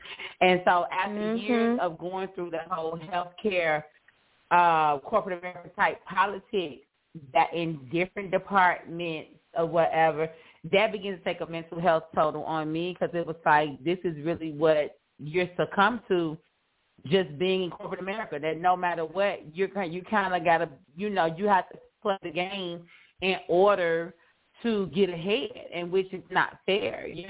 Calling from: Houston, Texas, United States; I am calling from Houston, Texas.

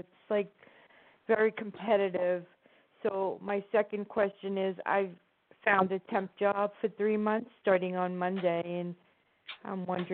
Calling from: New Jersey, United States

